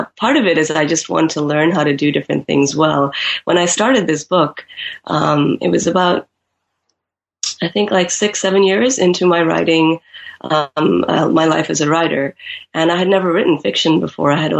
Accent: Nigeria; they had loved my stories from growing up in Nigeria.

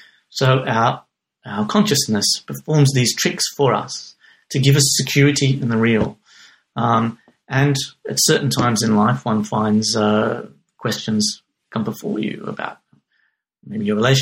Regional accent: Australia; now in Manchester, United Kingdom; When I moved to Manchester from Australia, everything was quite new. Certainly was a lot darker than I was used to.

